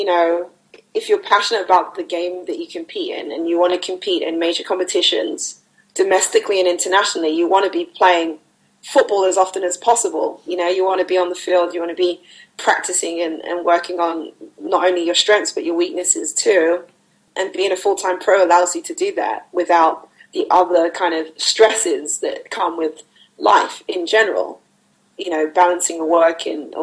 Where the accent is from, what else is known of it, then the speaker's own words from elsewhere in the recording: London, United Kingdom; also born or lived in America; now in Sweden; I miss London. I love London. I'm a Londoner in general